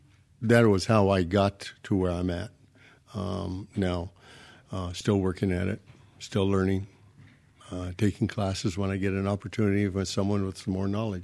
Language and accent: English; Hoonah, Alaska, United States; I grew up here in Hoonah also, and my father was a fisherman.